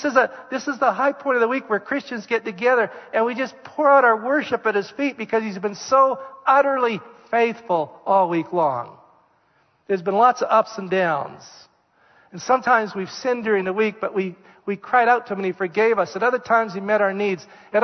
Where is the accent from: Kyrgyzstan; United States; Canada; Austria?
Canada; Red Deer, Alberta; And we said, we're from Red Deer, Alberta, Canada. Never been to Yankee Stadium.